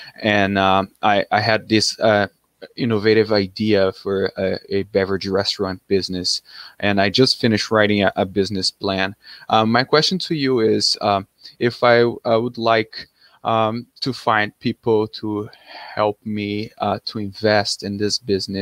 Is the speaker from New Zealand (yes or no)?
no; Brazil; now in United States; Well, I'm from Brazil. I'm living in the USA, Michigan, pretty close to you.